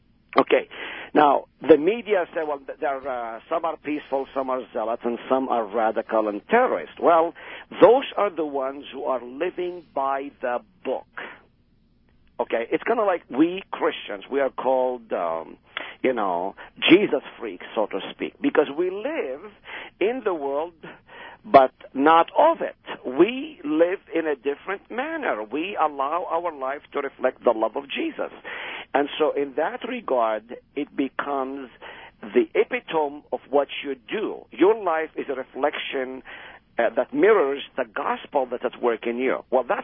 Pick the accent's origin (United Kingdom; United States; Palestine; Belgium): Palestine; moved away; As you know, I am from Palestine myself.